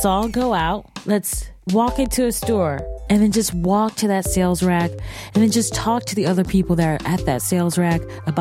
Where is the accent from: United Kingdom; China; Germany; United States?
United States; Boston, Massachusetts; accent: Boston; My Boston accent just really gets worse by the second.